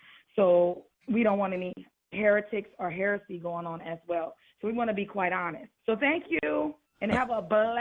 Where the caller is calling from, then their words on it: Las Vegas, Nevada, United States; Hello, I am calling you from Las Vegas.